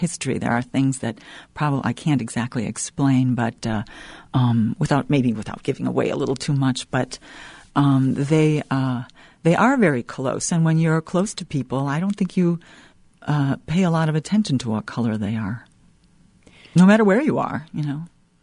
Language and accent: English; Milwaukee, Wisconsin, United States; even though I grew up in the Midwest, you know, in Milwaukee